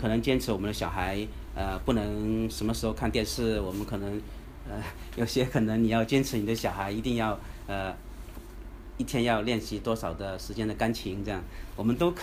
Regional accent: China; 我们中国人叫以夷制夷嘛

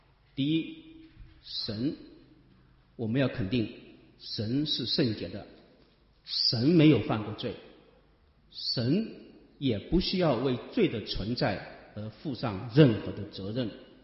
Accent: China; 对于这种教导，我们中国人是非常的抵触

